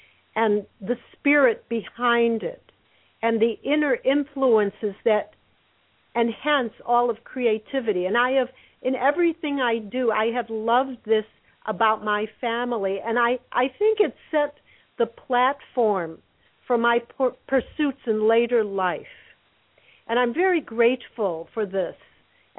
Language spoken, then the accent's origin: English; Highland Park, Illinois, United States; I grew up in a suburb of Chicago known as Highland Park.